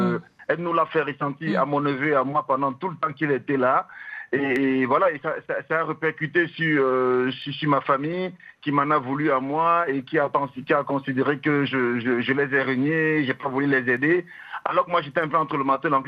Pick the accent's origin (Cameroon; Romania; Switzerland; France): Cameroon; Non, je suis camerounais d'origine.